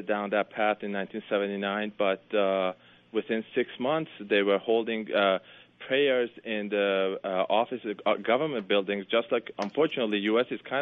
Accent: Iran; I was born in Iran, raised in Iran

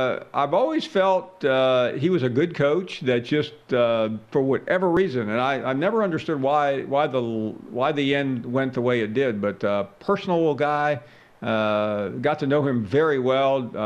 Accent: Memphis, Tennessee, United States; I'm a Southern boy. I grew up in Memphis. I lived I've never lived above the Mason-Dixon line.

